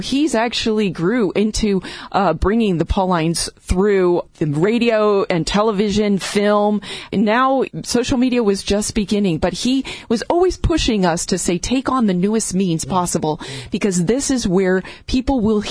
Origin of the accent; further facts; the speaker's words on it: St. Louis, Missouri, United States; And see, I'm from St. Louis, Missouri. It's like the Rome of the West.